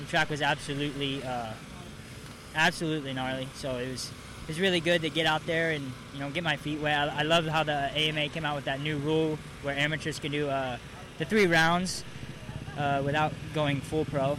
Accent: Florida, United States; This one was a good one because I'm from Florida, so, it was a good one since it's close, it's a good local race

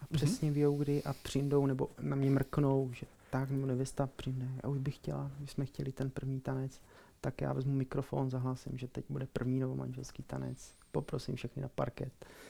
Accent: Slovakia; Měl jsem československou svatbu letos a my jsme Slováci a to budeme prostě pařit, jo. To není jak u vás tady v Česku, my na Slovensku prostě svatba začíná od půlnoci.

